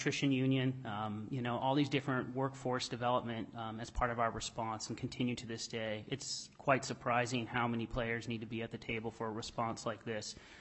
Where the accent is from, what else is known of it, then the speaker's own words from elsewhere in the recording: Soldotna, Alaska, United States; And so growing up in Soldotna, I remember sitting behind a pharmaceutical